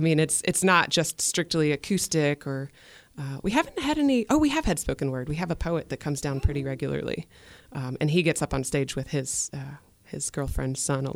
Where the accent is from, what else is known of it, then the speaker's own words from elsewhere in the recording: Boston, Massachusetts, United States; also born or lived in Pittsburgh; now in West Virginia, United States; I grew up outside of Boston where there's a huge music scene and moved to Pittsburgh